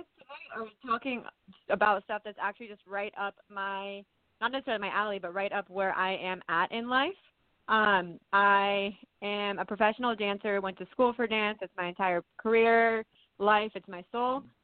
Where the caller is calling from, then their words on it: San Diego, California, United States; I'm actually Ryan's sister. Calling … from San Diego.